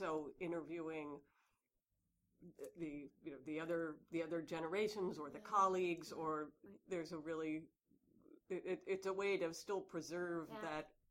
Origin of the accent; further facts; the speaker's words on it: Omaha, Nebraska, United States; I grew up in Omaha, Nebraska, mm-hmm.